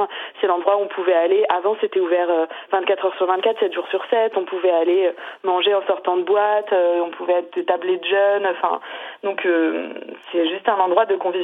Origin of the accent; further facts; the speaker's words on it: Déols, Centre-Val de Loire, France; Déol, c'est vraiment la ville qui est collée à Châteauroux, enfin là où j'ai grandi.